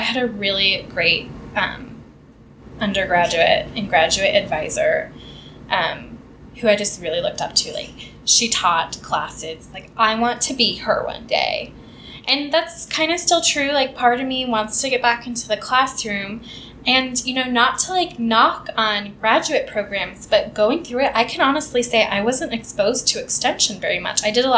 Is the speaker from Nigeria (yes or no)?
no; Papillion, Nebraska, United States; But yeah, so I grew up in Papillion.